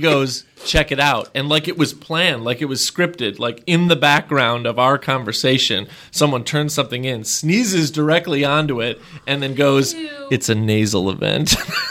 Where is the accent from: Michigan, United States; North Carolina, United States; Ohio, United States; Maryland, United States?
Michigan, United States; Berkeley; my hometown, oh, Berkeley, Michigan.